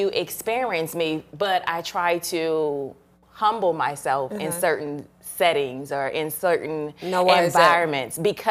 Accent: Louisiana, United States; I'm from Louisiana, born and raised, and that's who we are, right?

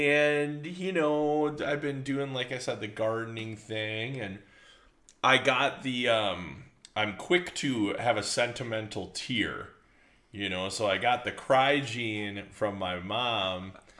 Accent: Stevens Point, Wisconsin, United States; I grew up in Stevens Point, just north of Stevens Point in the country

